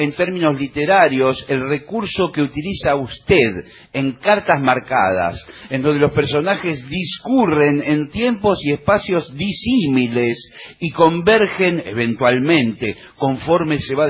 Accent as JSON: {"language": "Spanish", "town": "Río Grande", "region": "Tierra del Fuego", "country": "Argentina", "said": "de Río Grande."}